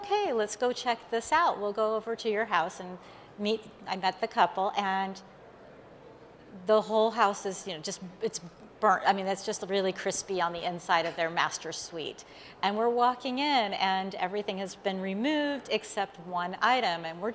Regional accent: California, United States; moved away as an adult; now in Florida, United States; I'm originally from California. I lived there most of my life and then moved to Florida just a couple years ago.

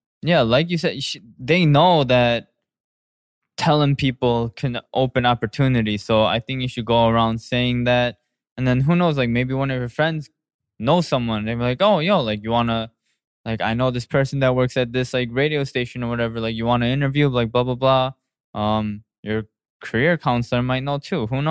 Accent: United States; born there; English is a second language; Like, for me, like, I was born in America, so I don't have to go to the army

